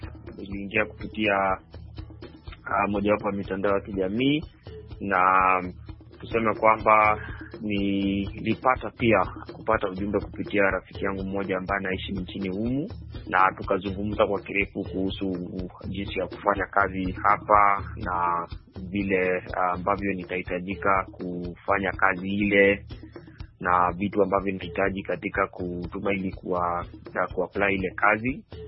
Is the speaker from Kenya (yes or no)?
yes; Kenya; now in Australia; kwani pia mimi unaona nilitoka Kenya na sasa niko nchi nyingine huku Australia.